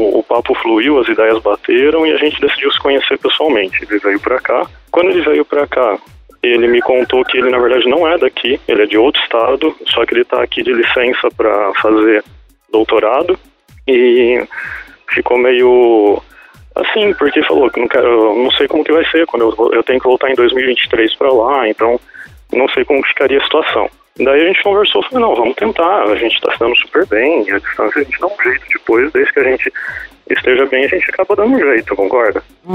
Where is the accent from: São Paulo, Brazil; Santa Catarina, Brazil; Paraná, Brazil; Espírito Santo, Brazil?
São Paulo, Brazil; Rio Claro; Eu sou de Rio Claro, São Paulo.